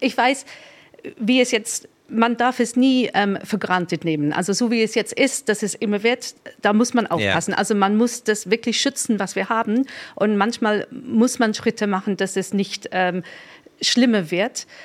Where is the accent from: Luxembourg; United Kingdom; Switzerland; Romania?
United Kingdom; England; now in Germany; In a nutshell, also ich bin ursprünglich Engländerin. Ich bin inzwischen Deutsch. Also jetzt nach Brexit habe ich mir den deutschen Pass geholt.